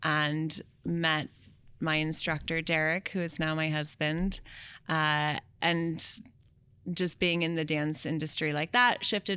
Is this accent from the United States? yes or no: yes; Omaha, Nebraska, United States; So I'm from Omaha, danced my whole life.